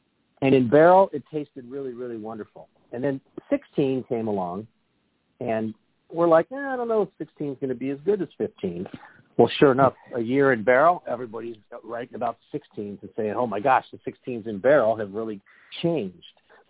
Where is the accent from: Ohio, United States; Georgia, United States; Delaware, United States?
Ohio, United States; when I was a little kid growing up in Ohio